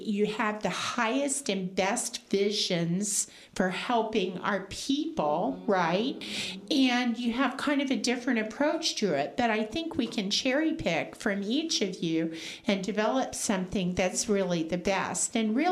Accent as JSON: {"language": "English", "region": "Illinois", "country": "United States", "tie": "born there", "said": "Because yes, I was born in Illinois. That's my home. Chicago's my stomping grounds."}